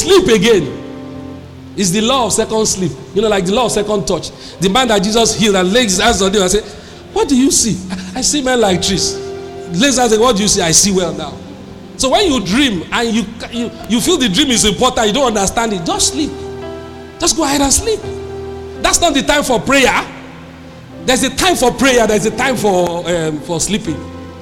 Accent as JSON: {"language": "English", "region": "Lagos", "country": "Nigeria", "tie": "born or raised there", "said": "I've never seen any shop growing up in Lagos."}